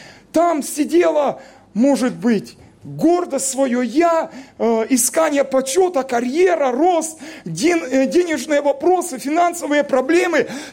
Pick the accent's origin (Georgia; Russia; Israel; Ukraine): Russia; Krasnodar Krai; я сам родом из Краснодарского края, Северный Кавказ